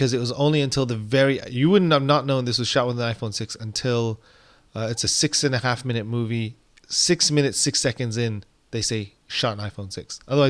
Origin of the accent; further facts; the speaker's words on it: England, United Kingdom; It's English. I'm English.